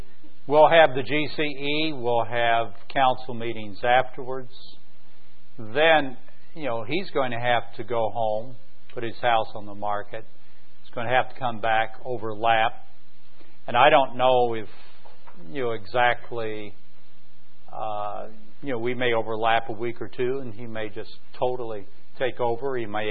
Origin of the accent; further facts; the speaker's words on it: Tennessee, United States; So Norma's from Memphis, I'm from East Tennessee